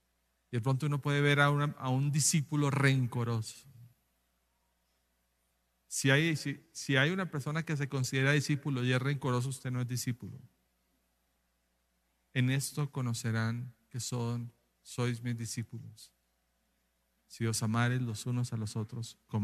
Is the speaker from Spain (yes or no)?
no; Colombia; Ahora yo estoy como recién colombiano desembarcado acá